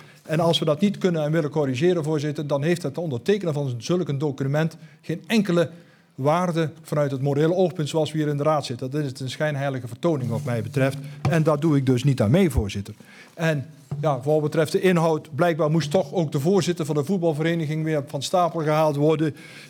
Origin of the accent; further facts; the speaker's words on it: Netherlands; Als Nederlander en volksvertegenwoordiger heb ik voldoende aan wetgeving welke hiervoor in Nederland geldt.